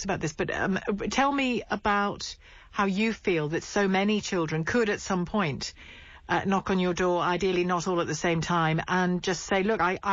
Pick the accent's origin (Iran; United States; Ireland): Ireland; I'm Irish.